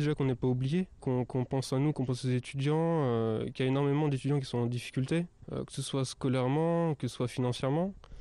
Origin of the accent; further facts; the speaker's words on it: Brest, Brittany, France; je suis étudiant, j'habite loin, je suis de Brest, moi